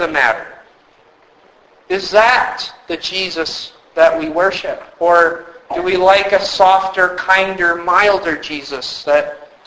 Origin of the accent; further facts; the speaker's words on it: United States; now in Canada; I can pick on you a little bit as an American.